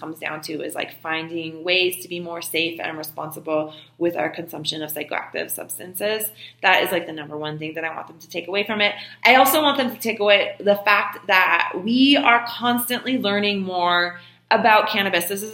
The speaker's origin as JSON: {"language": "English", "country": "United States", "tie": "born or raised there", "said": "I think a lot of times growing up in the United States, our mainstream media and politicians, our educational systems don't really teach us to look beyond the borders of the United States for answers."}